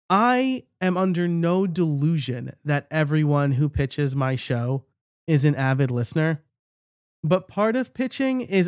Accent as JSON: {"language": "English", "region": "New York", "country": "United States", "said": "which as a New Yorker, it was shocking that I was able to find good bagels in Pennsylvania."}